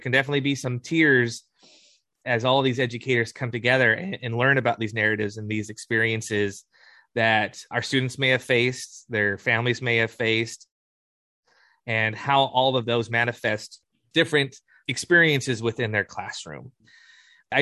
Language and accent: English; California, United States; I am Wukchumni and I am an American.